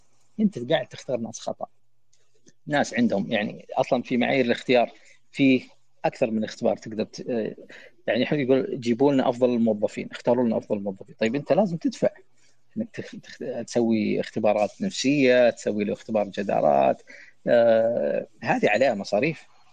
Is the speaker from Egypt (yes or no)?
no; Saudi Arabia; يعني تعال إحنا سعوديين ونتكلم مع بعض